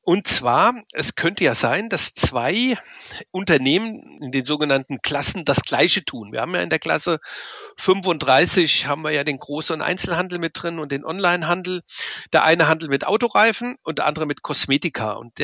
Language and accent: German; Frankfurt, Hesse, Germany; now in Würzburg, Germany; Also ich bin eigentlich ein Ur-Frankfurter Bub, bin in Frankfurt aufgewachsen, Schule, Abitur, was man halt so da alles so vor Ort macht. Und habe jetzt mein Unternehmen in Würzburg, in Unterfranken, auch nah an Hessen